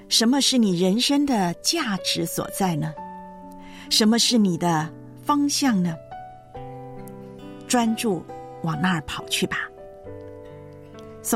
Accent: Taiwan; now in Hong Kong; 或者我从香港回我的老家台湾的时候，三个行李箱就搞定

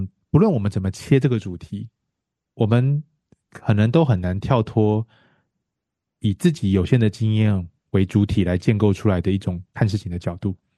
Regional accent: Taiwan; 我从小在台湾长大嘛

